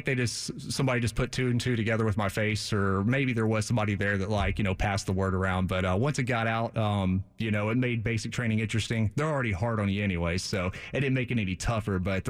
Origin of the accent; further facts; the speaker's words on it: Independence, Mississippi, United States; also born or lived in Memphis; Yeah, it's actually, yeah, Independence is where I grew up. I was born in Memphis.